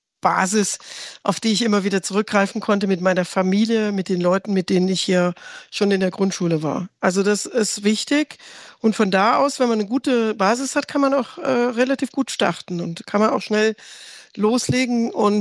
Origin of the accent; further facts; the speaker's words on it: Rhineland-Palatinate, Germany; Ich komme aus Rheinland-Pfalz